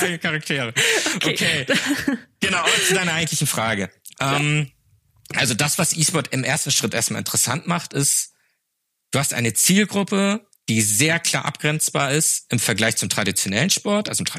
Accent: Flensburg, Schleswig-Holstein, Germany; Ich komme aus Flensburg. Flensburg ist traditionell eine Handballhochburg mit dem besten Handballverein der Welt.

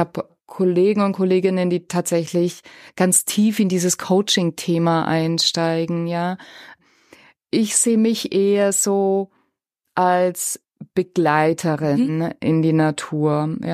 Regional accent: Bavaria, Germany; now in Kochel, Germany; Ich bin in einem fränkischen Dorf aufgewachsen. Ein ganz kleines Dorf.

